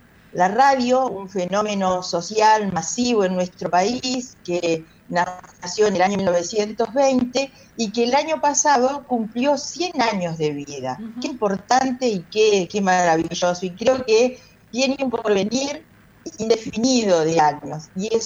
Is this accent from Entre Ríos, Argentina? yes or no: yes; Paraná, Entre Ríos, Argentina; yo soy paranaense, entrerriana, soy de la Mesopotamia, rodeada de ríos